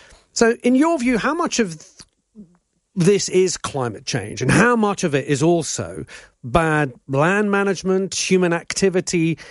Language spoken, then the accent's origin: English; Greece; growing up in Greece, wildfires in the summer was nothing new, but they've definitely become more frequent, more devastating